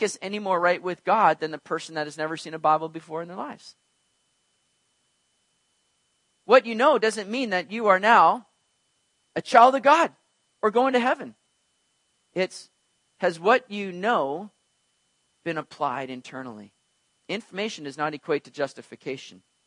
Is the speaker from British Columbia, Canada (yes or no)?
yes; Vancouver, British Columbia, Canada; I'm very proud to be homegrown right here, you know, to have been born and raised in the greater Vancouver area, and I'm proud to be a Canadian.